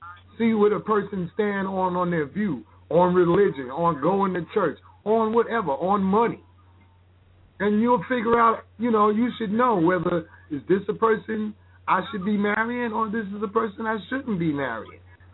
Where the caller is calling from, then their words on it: New York, United States; I'm from New York.